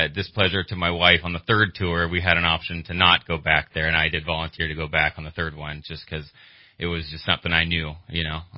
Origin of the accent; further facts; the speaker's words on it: Burney, California, United States; also born or lived in Redding; I raised my whole childhood up there in Burney. After I graduated up there in Burney High School.